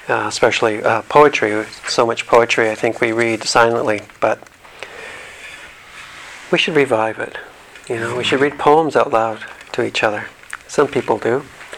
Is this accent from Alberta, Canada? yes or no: yes; Alberta, Canada; When I was a boy growing up in Alberta, I remember walking out into the large grain fields where all you could see were the tall grasses, the tall grains waving in the winds.